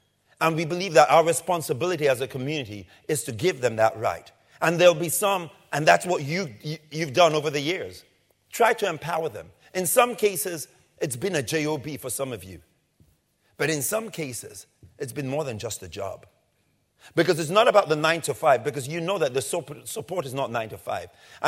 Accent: Tottenham, London, United Kingdom; And by the way, I'm from Tottenham, just in case you haven't figured that out.

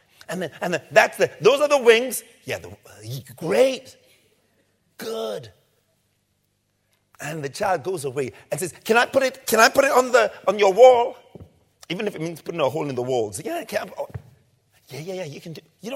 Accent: Tottenham, London, United Kingdom; And by the way, I'm from Tottenham, just in case you haven't figured that out.

